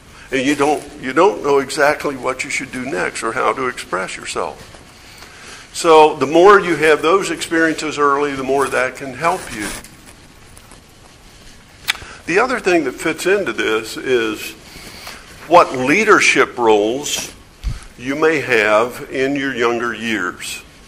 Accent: United States; I grew up in the United States where, for the most part, everything is monocultural, at least when I was growing up.

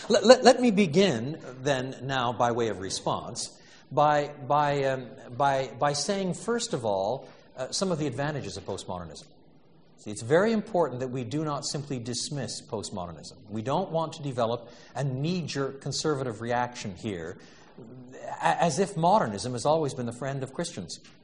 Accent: Quebec, Canada; I was brought up in French Canada, despite my British roots. Both my parents were born in the UK

